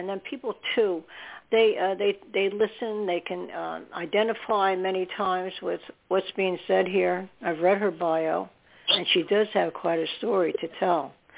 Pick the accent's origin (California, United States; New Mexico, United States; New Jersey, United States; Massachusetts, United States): New Jersey, United States; also born or lived in New York; And then you have me, and I'm from New Jersey. I wasn't born in New Jersey. I was born in New York.